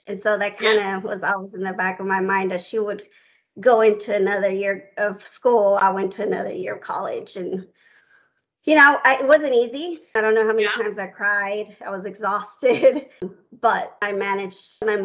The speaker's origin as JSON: {"language": "English", "town": "Houston", "region": "Texas", "country": "United States", "tie": "born or raised there", "said": "So I grew up in Houston, Texas."}